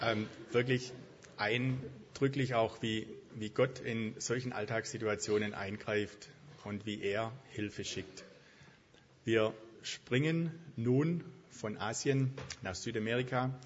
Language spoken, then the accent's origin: German; Baden-Württemberg, Germany; bei uns im Schwabenland würden wir Schreiner sagen